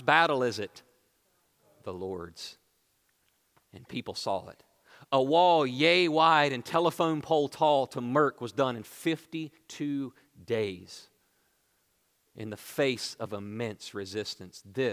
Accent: Elkton, United States; Now, I'm from Elkton. I can say this now.

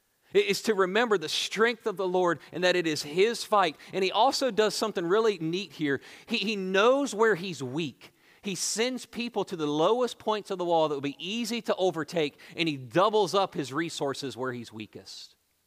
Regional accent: Elkton, United States; Now, I'm from Elkton. I can say this now.

